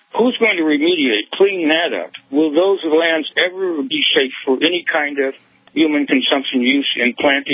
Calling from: Hamilton Field, California, United States; Oh, thank you. I'm calling from Hamilton Field, which is the former Hamilton Air Force Base.

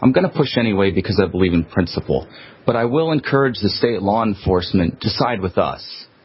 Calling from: Ohio, United States; I'm calling from Ohio.

